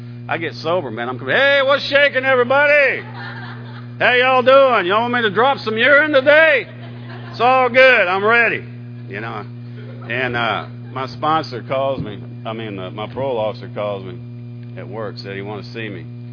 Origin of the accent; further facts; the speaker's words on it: Georgia, United States; When I grew up in Georgia, man, I grew up kind of like my buddy Jared there, man.